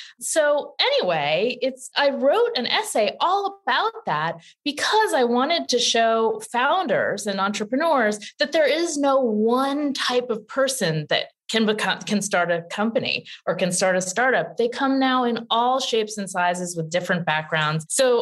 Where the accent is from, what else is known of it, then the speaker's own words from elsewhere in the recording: Massachusetts, United States; I grew up in the suburbs of Boston and went to boarding school for high school, then to college in Pennsylvania